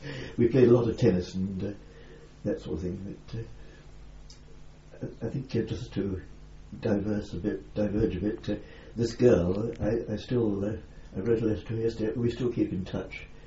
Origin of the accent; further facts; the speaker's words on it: Newcastle upon Tyne, North East England, United Kingdom; born there; I was born in Newcastle on Tyne, 1918.